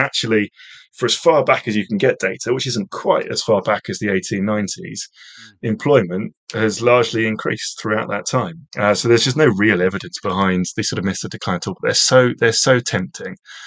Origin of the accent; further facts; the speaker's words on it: United Kingdom; yes, I'm British, but also I'm European too.